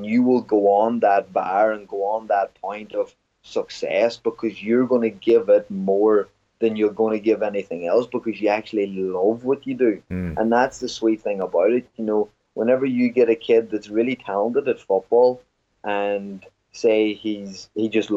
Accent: Ireland; growing up in Ireland, you know, there's such a kind of a culture in our country

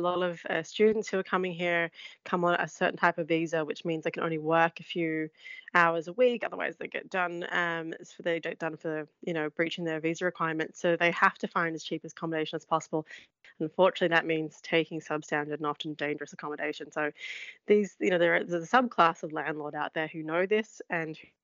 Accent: Australia; now in Ireland; I've spoken to a lot of migrants like myself who come to Ireland. Again, I'm one of the lucky ones. I'm Australian. I'm very privileged.

